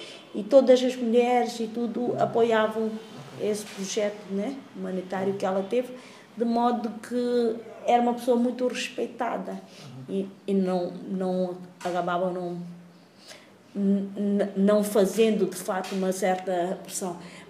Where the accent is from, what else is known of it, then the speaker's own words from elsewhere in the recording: Angoche, Nampula, Mozambique; Eu lembro-me de ter havido um grande incêndio quando eu era pequena em Angoche